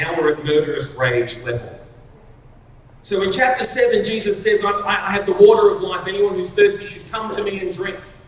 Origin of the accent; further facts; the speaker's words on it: Australia; moved away; I'm Australian by birth. I come from Australia. I moved here in 2002. I've lived here ever since.